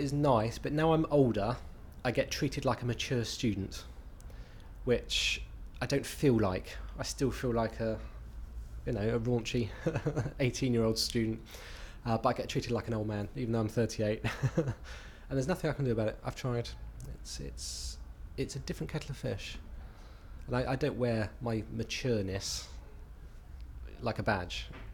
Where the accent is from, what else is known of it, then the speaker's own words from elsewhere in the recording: Oxford, South East England, United Kingdom; I used to work as an actor here in London, although I live in Oxford now, and was that's my hometown.